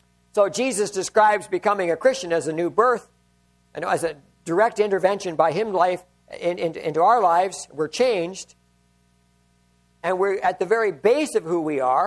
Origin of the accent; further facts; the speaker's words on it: Saskatchewan, Canada; we were still living in Regina, we'd often go through my hometown, which is about 90 miles from Regina.